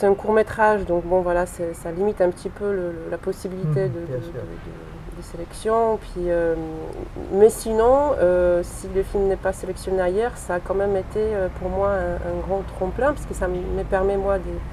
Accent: Poland; now in France; je suis polonaise, je vais régulièrement en Pologne, malgré que ma vie est faite aujourd'hui en France.

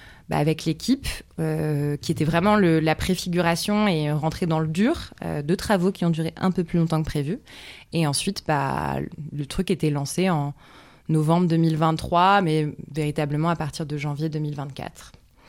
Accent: Hauts-de-France, France; now in Marseille, France; J'ai grandi en Picardie, si vous voulez tout savoir. Et j'ai débarqué à Aix et à Marseille pour mes études.

